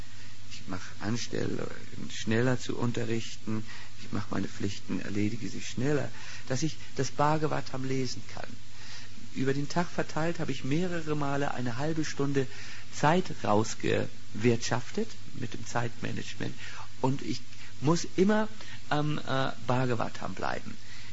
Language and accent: German; Schleswig-Holstein, Germany; Kennst du Preetz? Hast du schon mal verteilt? Beim Eutiner See? Auch nicht. Da bin ich groß geworden in der Gegend.